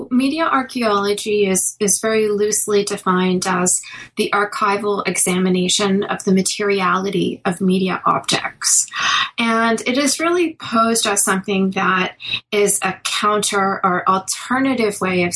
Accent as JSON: {"language": "English", "town": "Toronto", "region": "Ontario", "country": "Canada", "tie": "born or raised there", "said": "When I was a kid, I grew up in Toronto"}